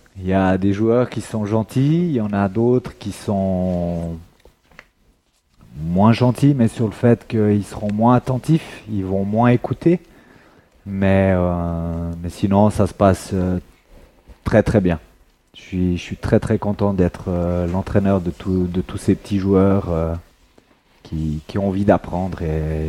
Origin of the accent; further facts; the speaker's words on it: Portugal; Je suis originaire du Portugal et c'est une vocation là-bas.